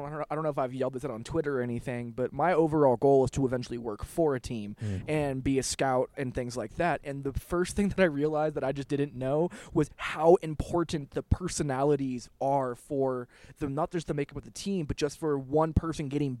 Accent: Los Angeles, California, United States; I'm a big city person. Like, I grew up in Los Angeles. I want to be in New York.

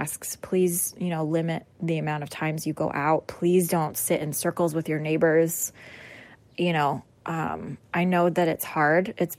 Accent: Midwest, United States; I'm from the Midwest, so very familiar with storms and tornadoes

